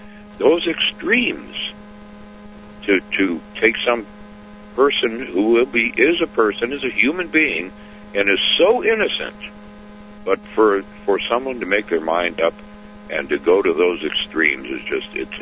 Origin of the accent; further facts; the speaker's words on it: Groton, United States; But I'm from Groton.